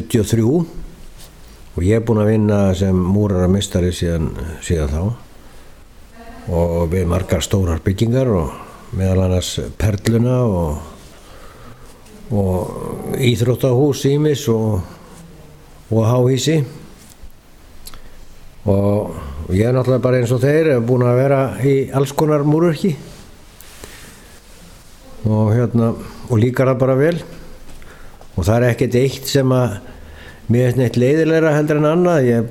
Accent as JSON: {"language": "Icelandic", "town": "Reykjavík", "region": "Capital Region", "country": "Iceland", "tie": "born there", "said": "ég fæddur í Reykjavík 1951 og ég byrjaði að læra múrverk 1966"}